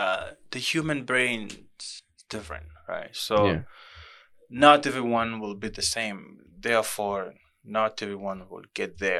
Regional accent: DR Congo; English is a second language; back in the Congo, English is not my first language, you know.

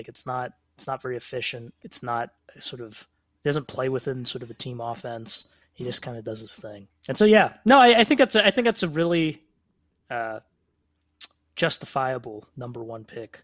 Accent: Toronto, Ontario, Canada; like it's only because I'm from Toronto

